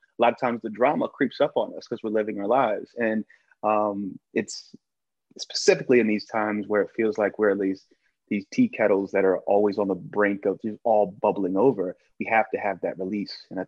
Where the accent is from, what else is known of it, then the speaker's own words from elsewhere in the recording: Southern United States, United States; It's a beautiful part of growing up in the South.